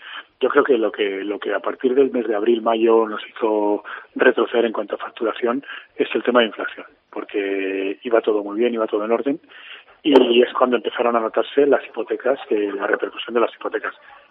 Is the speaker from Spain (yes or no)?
yes; Burgos, Castile and León, Spain; La gente a Burgos, somos la ciudad de Castilla y León con más turismo.